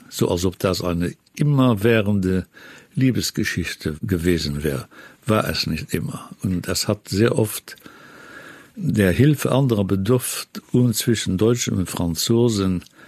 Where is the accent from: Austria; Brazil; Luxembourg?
Luxembourg; Ich habe sie nicht gemocht, diese Forderungen, sowohl nicht als Europäer als auch nicht als Luxemburger.